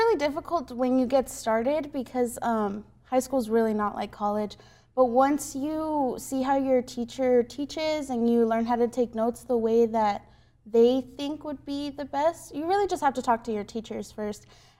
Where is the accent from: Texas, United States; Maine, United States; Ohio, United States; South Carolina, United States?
Texas, United States; El Paso; Yes, sir. I'm from El Paso, Texas, born and raised.